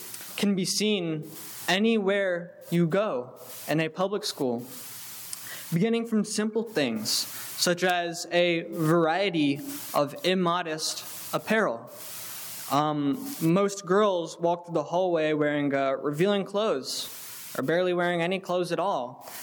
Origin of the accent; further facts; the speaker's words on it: Costa Rica; now in United States; gave me some pride, not only as a Costa Rican, but as an American there.